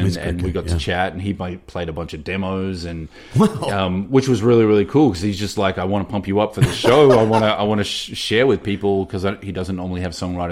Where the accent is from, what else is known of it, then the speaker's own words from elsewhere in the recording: Australia; Young Australian artist mm-hmm. that comes from my hometown.